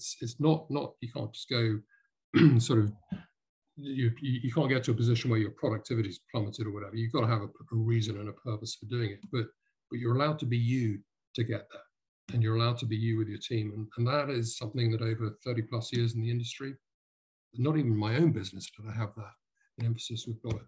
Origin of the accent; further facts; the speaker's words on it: United Kingdom; unfortunately being British, I have to take some of the blame here